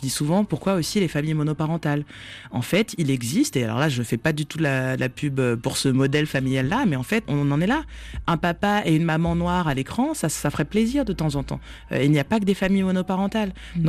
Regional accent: France; now in Montreal, Canada; Moi, au Québec, je suis une Française, avant d'être une Noire.

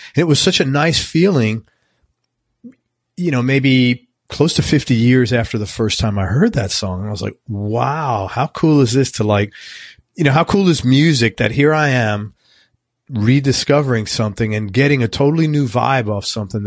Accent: Bronx, New York, United States; That's funny just saying truck because I'm from the Bronx.

